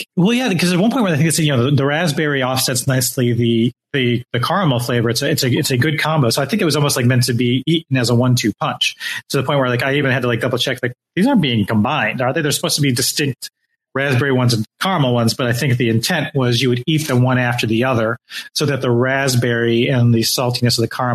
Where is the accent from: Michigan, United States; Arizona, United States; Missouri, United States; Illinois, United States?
Michigan, United States; Yeah, I was saying maybe it's because, you know, I'm from Michigan.